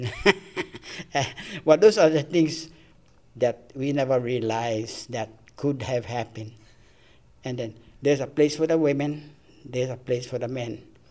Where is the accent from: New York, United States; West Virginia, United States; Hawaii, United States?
Hawaii, United States; Lahaina; talk to us in Visayan, we talk back, they're surprised, you know. Especially that they know we're born and raised in Lahaina, on Maui.